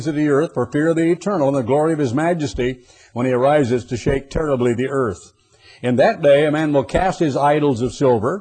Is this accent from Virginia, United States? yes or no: no; Oregon, United States; I'd never see, I'm from Oregon, for pity's sake. The tallest building in Eugene was 8 stories